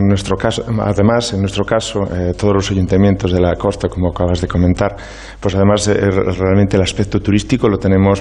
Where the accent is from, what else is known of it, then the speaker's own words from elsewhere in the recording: Galicia, Spain; somos gallegos, tanto tú como yo, y creo que nos caracteriza a nuestras gentes que somos gente hospitalaria